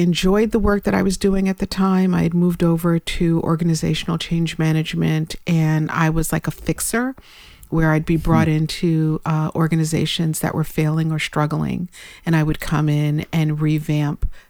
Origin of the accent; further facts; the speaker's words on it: Brooklyn, New York, United States; I was raised in Brooklyn by a Haitian father and a Puerto Rican mother. And being first generation, you know